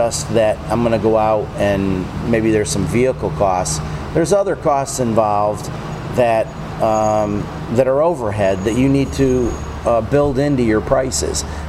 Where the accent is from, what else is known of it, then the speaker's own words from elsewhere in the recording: Connecticut, United States; You're from Tennessee. I'm from Connecticut.